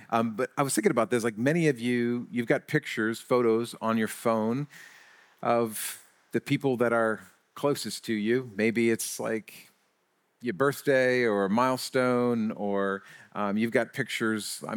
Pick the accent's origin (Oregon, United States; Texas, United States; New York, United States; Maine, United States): Maine, United States; Biddeford; and I'm actually from Biddeford, Maine.